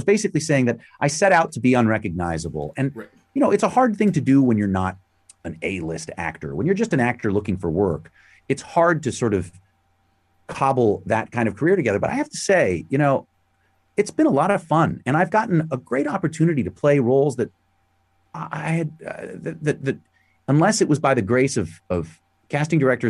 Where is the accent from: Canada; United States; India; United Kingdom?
Canada; Toronto, Ontario; I grew up in Toronto.